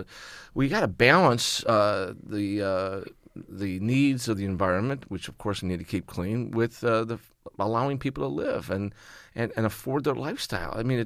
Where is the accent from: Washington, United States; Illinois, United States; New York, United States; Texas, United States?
Illinois, United States; Chicago; moved away as an adult; now in California, United States; I grew up in Chicago, moved to California about 10 years ago following the rest of my family. My mom was a Chicago public school teacher.